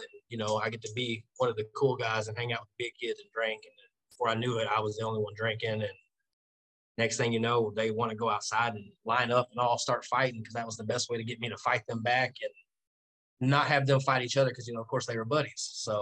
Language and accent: English; Durant, Oklahoma, United States; I come from a small town in Oklahoma. It's called Durant. It's real small, man.